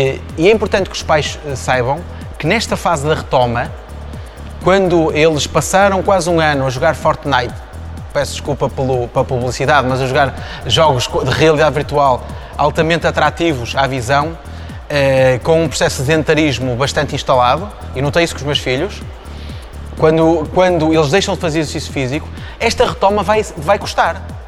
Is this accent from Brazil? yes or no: no; Viana do Castelo, Portugal; sou de Viana do Castelo.